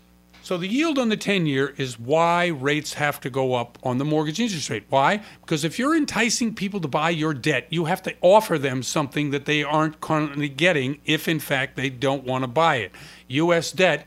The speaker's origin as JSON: {"language": "English", "region": "New England", "country": "United States", "said": "I mean, I'm from New England, so I'm Yankee cheap, and these numbers are driving me crazy."}